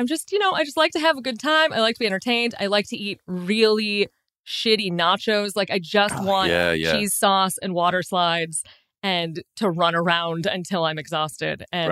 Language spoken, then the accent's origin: English; Chicago, Illinois, United States; I grew up in Chicago, but when you're landlocked, instead of, you know, flying to a coast, it's like, let's drive 2 hours to this weird children's paradise.